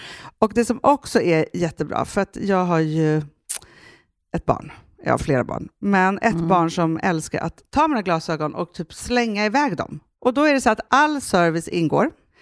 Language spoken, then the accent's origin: Swedish; Stockholm, Stockholm County, Sweden; jag kom från Södermalm